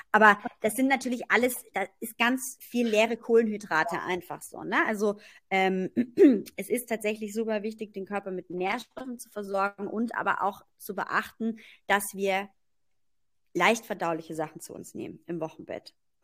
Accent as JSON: {"language": "German", "region": "East Germany", "country": "Germany", "said": "Ich komme ja aus Ostdeutschland, da haben wir immer gerne russischen Zupfkuchen gegessen."}